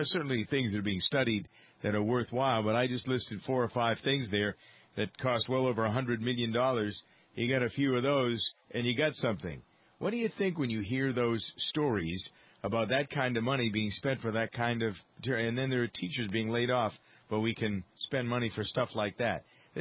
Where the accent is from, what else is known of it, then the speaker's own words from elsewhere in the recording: Framingham, Massachusetts, United States; the results of the election in my hometown, Framingham, Massachusetts